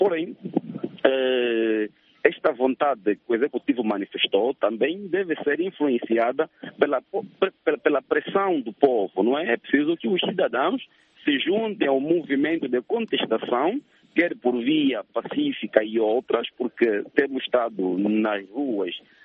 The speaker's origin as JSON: {"language": "Portuguese", "country": "Angola", "said": "eu penso que devíamos todos, enquanto angolanos, pressionar"}